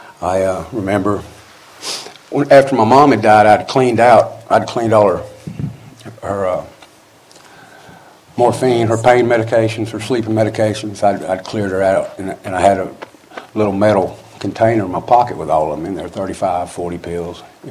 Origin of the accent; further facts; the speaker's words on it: North Carolina, United States; born there; I was born in North Carolina, so it was something, you know, like the mountains, something was pulling me there.